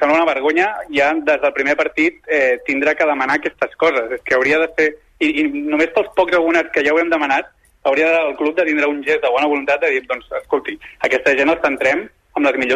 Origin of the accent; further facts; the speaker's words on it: Barcelona, Catalonia, Spain; De Barcelona.